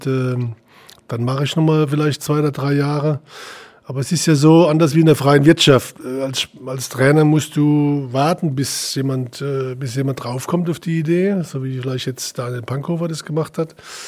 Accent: Leutershausen, Germany; Ich bin in Leutershausen groß geworden. Das ist ein kleines Ort.

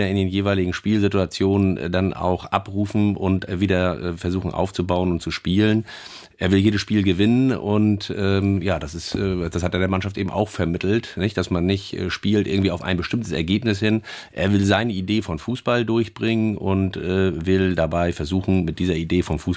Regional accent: Northern Germany, Germany; aber das sagt man von uns Norddeutschen ja auch

